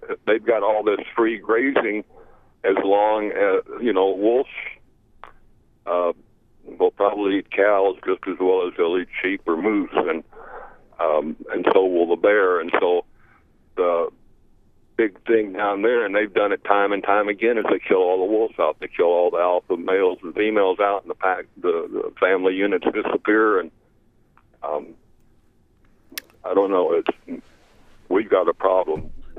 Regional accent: Pacific Northwest, United States; moved away; I'm really from the Pacific Northwest. I've been gone from there for 40 years

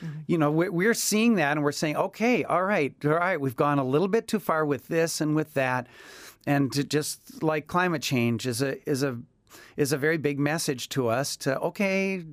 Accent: Madison, Wisconsin, United States; Well, I grew up in Wisconsin in a suburb of Madison, so a pretty darn standard way to grow up, and I'm grateful for it. I loved it there, and I still do.

